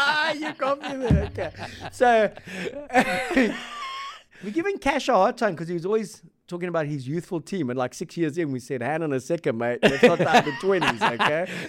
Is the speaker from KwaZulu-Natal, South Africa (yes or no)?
no; Cape Town, Western Cape, South Africa; But, you know, I am from Cape Town, so I've got to kind of balance those things.